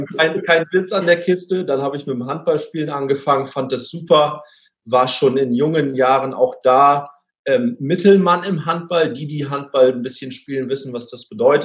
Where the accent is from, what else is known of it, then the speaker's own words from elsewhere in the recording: Cloppenburg, Lower Saxony, Germany; ich bin in Kloppenburg groß geworden. Kloppenburg ist eine Kleinstadt im schönen Bundesland Niedersachsen. Ich bin dort groß geworden mit meinen Eltern, mit meinen beiden Geschwistern.